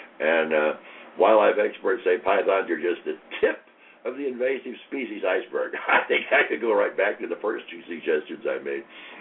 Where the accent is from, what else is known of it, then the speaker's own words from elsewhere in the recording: Florida, United States; right here in my home state of Florida